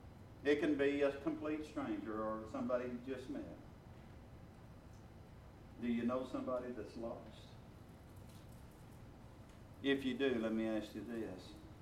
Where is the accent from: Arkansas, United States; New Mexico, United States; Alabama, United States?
Arkansas, United States; Now remember, we're from Arkansas.